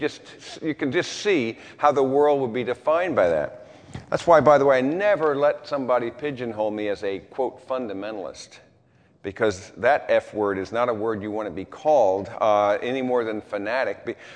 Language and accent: English; Berkeley, California, United States; I was a hippie from Berkeley, California, just 6 months before.